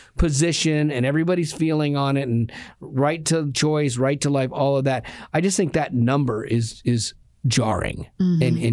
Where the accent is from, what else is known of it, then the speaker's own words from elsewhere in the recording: Florida, United States; I loved fireworks as a kid, but I grew up in Florida